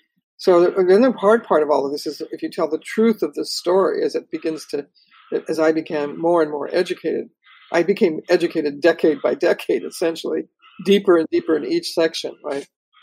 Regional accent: Pacoima, California, United States; I grew up in Pacoima and we were at war all the time, right?

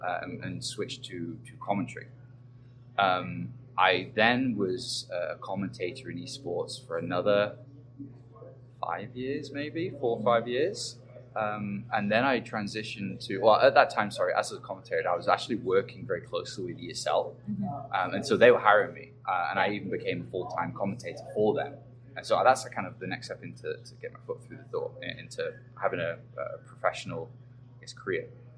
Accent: England, United Kingdom; first language English; And so for me, it was being English, being native, they were like, "Hey, you can speak right. You want a microphone?"

